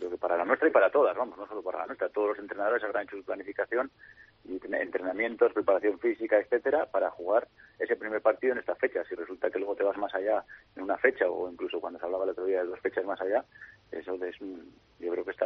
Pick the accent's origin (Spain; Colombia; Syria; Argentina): Spain